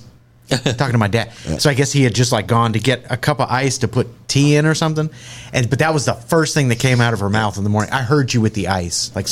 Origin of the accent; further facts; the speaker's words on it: New York City, New York, United States; I'm from New York.